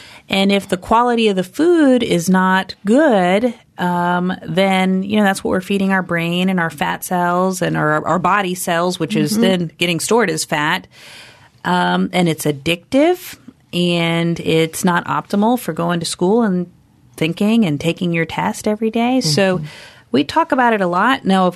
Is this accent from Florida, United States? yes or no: yes; Tallahassee, Florida, United States; I'm from Tallahassee. So not only do I see the kids, but some of these kids, you know, I went to school with their parents